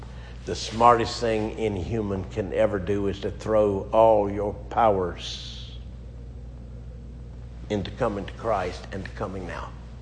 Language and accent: English; the South, United States; I'm a Southerner and humbly grateful for God's many mercies to our Southern people